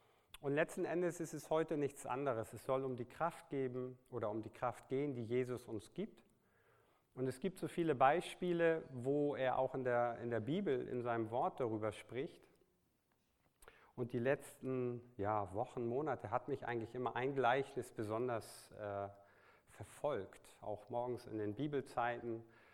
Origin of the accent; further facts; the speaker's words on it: Hamburg, Germany; Ich komme ja auch aus Hamburg, einige kommen aus großen Städten